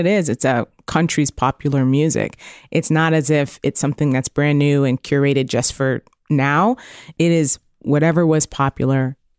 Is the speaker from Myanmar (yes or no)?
no; Canada; As a Canadian